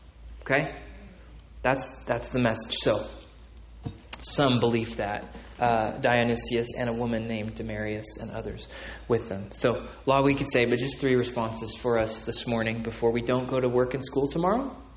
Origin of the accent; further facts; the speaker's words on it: Tonkawa, Oklahoma, United States; Because we're from Tonkawa, right?